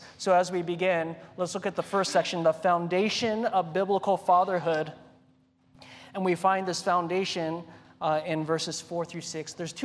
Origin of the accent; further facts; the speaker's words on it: Ewa Beach, Hawaii, United States; So growing up in Hawaii, I lived right across the street from the beach.